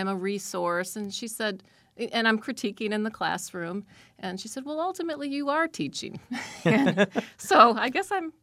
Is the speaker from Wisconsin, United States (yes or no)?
yes; Milwaukee, Wisconsin, United States; But as a young person growing up in Milwaukee, I always loved sewing.